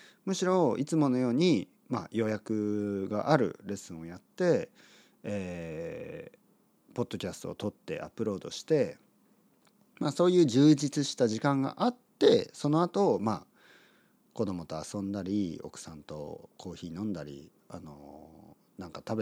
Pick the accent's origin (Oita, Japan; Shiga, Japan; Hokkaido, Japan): Oita, Japan; まあ、僕は温泉タウン、温泉シティ、大分の、出身ですから、